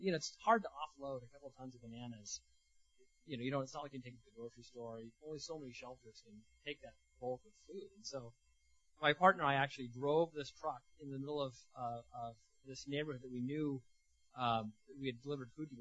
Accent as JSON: {"language": "English", "town": "Seattle", "region": "Washington", "country": "United States", "tie": "born or raised there", "said": "my experience with politics growing up in the Seattle area and going to a private high school was very polarizing."}